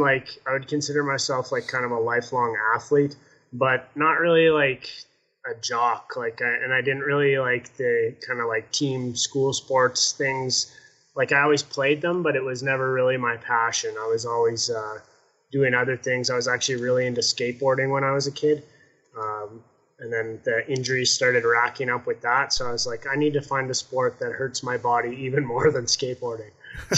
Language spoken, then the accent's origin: English; Macomb, Alberta, Canada; I'm from a small town just north of Calgary. It's like 2 hours drive north of Calgary called Macomb, Alberta. And it's kind of like a sleepy little farming and retirement town.